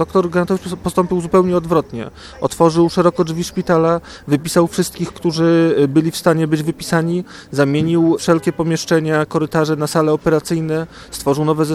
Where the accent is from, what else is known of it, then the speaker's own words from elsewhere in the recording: Poznań, Greater Poland Voivodeship, Poland; my jako poznaniacy powinniśmy przede wszystkim dbać o ten etos rzetelnej pracy